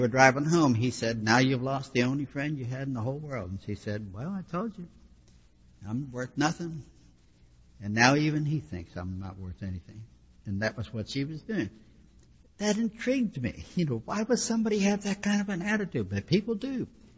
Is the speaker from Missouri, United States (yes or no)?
no; Pittsburgh, Pennsylvania, United States; I grew up in Pittsburgh where Clinton and Majors are tonight.